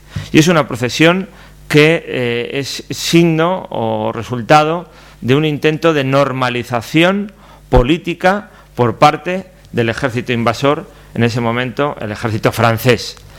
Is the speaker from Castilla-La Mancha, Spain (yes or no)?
no; Valladolid, Castile and León, Spain; no solamente como vallisoletano, sino como alcalde.